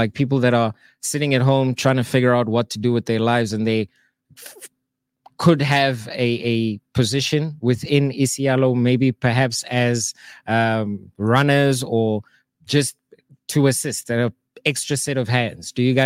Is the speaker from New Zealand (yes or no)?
no; South Africa; Like, as South African Black people, a lot of us, when things go wrong in our lives, a lot of us tend to consult a spiritual guidance healer and all of this stuff.